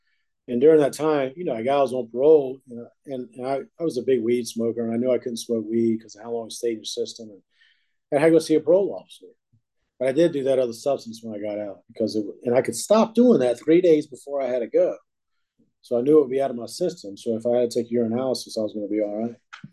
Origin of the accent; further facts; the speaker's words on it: Virginia Beach, Virginia, United States; I grew up in Virginia Beach, and I would go sit out on the beach sometimes at nighttime and listen to the waves crash